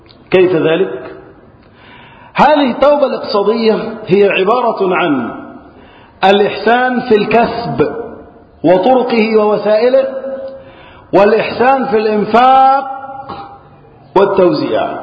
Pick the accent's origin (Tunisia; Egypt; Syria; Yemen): Egypt; اللهم احفظ بلدنا مصر وسائر بلاد المسلمين من الفتن.